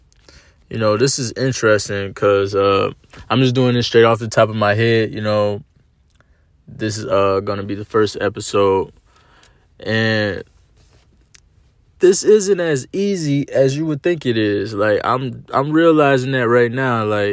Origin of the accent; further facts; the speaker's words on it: North Chicago, Illinois, United States; I come from the Chicagoland area, more specifically North Chicago, which is about an hour outside of Chicago.